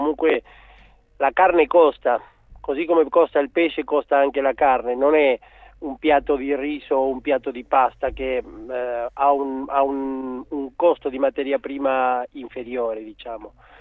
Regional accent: Argentina; now in Italy; Io la vedo da argentino all'estero, non la vedo da europeo.

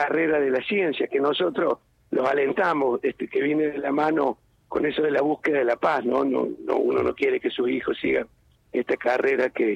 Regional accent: Córdoba, Argentina; Mire, soy cordobés, por supuesto.

